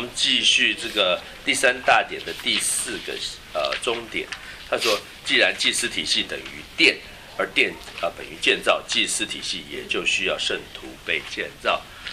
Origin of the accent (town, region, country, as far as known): China